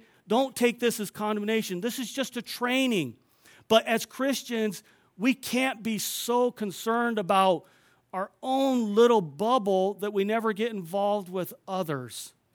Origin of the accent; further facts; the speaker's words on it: California, United States; I remember when I was growing up in California, I didn't surf, but I boogie boarded